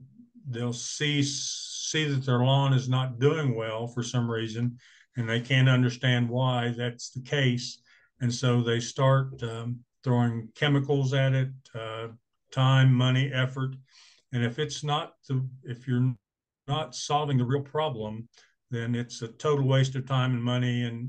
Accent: Midwest, United States; now in Colorado, United States; I'm a transplant, as many people are. I came from the East Midwest, 45 inches of rain a year or more. I did not know a person. I knew no one who had in-ground irrigation when I moved out here to Colorado.

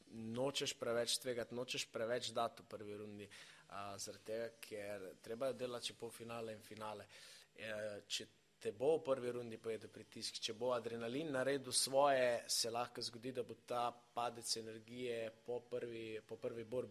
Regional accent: Velenje, Savinja, Slovenia; sploh kar se tiče mojega domačega mesta Velenja, no, pa tudi ostale Slovenije

